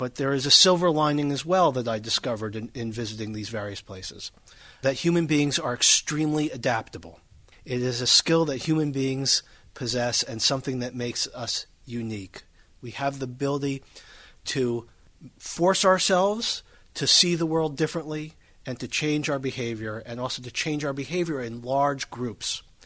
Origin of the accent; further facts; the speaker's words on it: United States; I mean, I come from the United States.